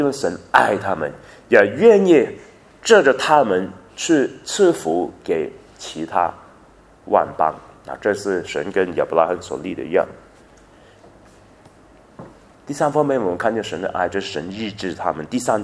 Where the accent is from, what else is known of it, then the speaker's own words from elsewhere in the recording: Guangdong, China; accent: Cantonese; 我们广东话就有一句